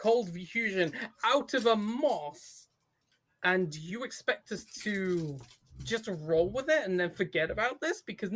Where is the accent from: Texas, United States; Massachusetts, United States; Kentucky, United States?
Texas, United States; But yes, I am. I'm Texan. I'm going to do this shit because I'm an American.